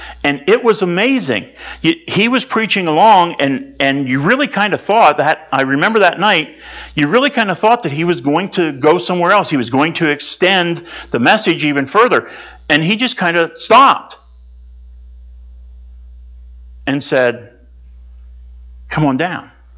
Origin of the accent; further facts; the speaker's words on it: Mechanicsburg, Pennsylvania, United States; pastoral internship at Emmanuel Christian Missionary Alliance Church in Mechanicsburg, Pennsylvania, my hometown, where I grew up.